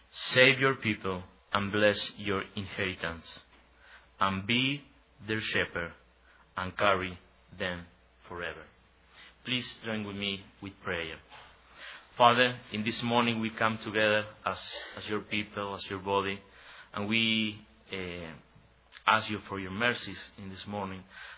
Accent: Argentina; English is a second language; now in United States; As Pastor Adam has already said, I'm from Argentina. I was learning English for almost two years.

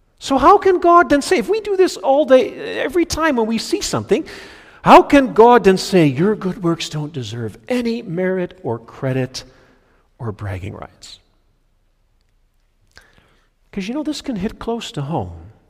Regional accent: Nigeria; I remember growing up in Nigeria

